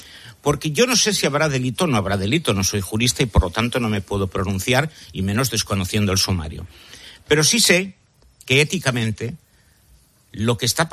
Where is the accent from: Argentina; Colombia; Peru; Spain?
Spain; Y a mí no me gusta, como español, ver a la mujer del presidente del gobierno sentada allí.